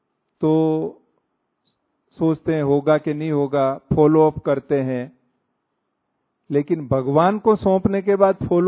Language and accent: Hindi; Rajasthan, India; हम यहां उदयपुर है राजस्थान में, उसके पास में छोटा सा गांव है 30 किलोमीटर, वहां हम रहे थे, वो हमारा गांव है नेटिव। तो पूरा जैसे गांव में ही बड़े पले, पढ़ाई भी वहीं से की